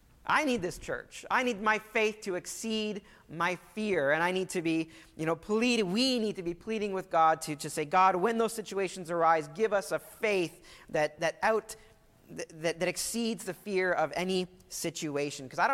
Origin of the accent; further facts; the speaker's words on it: Ottawa, Ontario, Canada; I grew up in Ottawa.